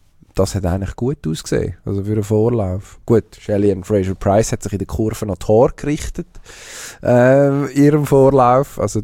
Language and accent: German; Switzerland; das wissen wir ja als Schweizer auch gut